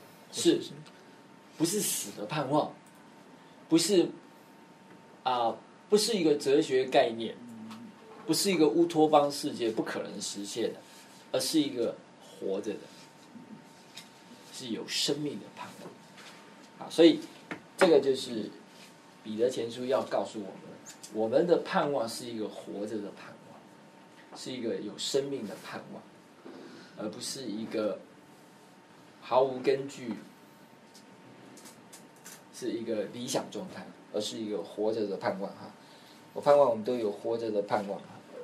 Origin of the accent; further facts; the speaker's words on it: China; 我们中国人说啊，我们人死后要去见什么阎罗王啊